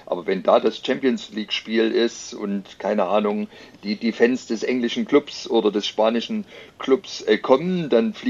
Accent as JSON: {"language": "German", "town": "Leipzig", "region": "Saxony", "country": "Germany", "tie": "born or raised there", "said": "Ich bin ja gebürtiger Leipziger, habe ja auch weitgehend studiert und natürlich wächst man als Leipziger mit Bach auf"}